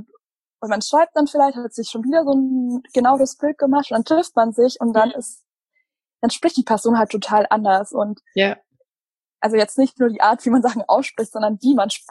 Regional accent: Bavaria, Germany; also born or lived in Munich / Cologne; now in Hamburg, Germany; ich komme eigentlich aus Süddeutschland, also ziemlich mittig aus Bayern, also so mittig zwischen München und Nürnberg, aus dem Nirgendwo vom Dorf. Ich bin jetzt so die letzten Jahre, habe ich in München, Köln und Hamburg gewohnt, also ich bin ein paar Mal umgezogen.

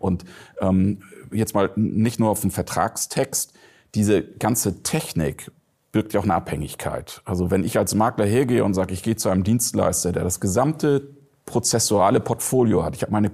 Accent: Hamburg, Germany; born there; Ich bin nur geborener Hamburger.

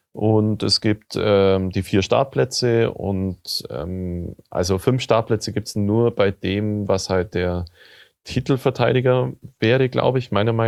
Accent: Bavaria, Germany; als Allgäuer, sage ich mal, bin ich hier auch nicht ganz daheim.

